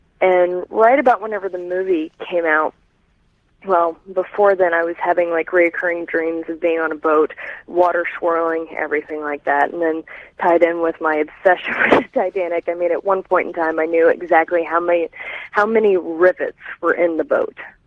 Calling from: Dayton, Ohio, United States; Dayton, Ohio.

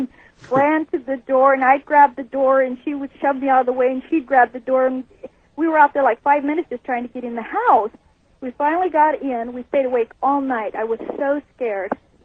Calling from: Kelso, Montana, United States; Hi, I'm calling from Kelso, Montana.

